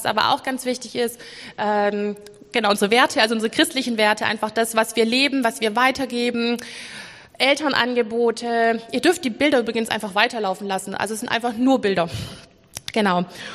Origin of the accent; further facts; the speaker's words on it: Schorndorf, Baden-Württemberg, Germany; ich komme hier aus Schorndorf, ich bin hier auch aufgewachsen